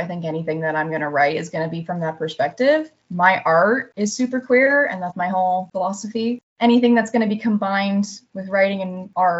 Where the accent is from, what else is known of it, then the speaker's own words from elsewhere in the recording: Fort Collins, Colorado, United States; also born or lived in Boulder; I am from Fort Collins, Colorado, originally. I ended up moving to Boulder for school for college, and then I got my degree in art there.